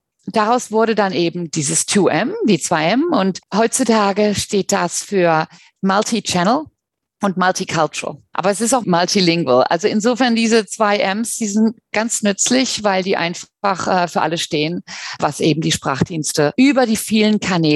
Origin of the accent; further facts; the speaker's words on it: Germany; also born or lived in Finland; now in Australia; Ich bin in Finnland geboren und in Deutschland aufgewachsen. Und seit 1997 schon in Australien.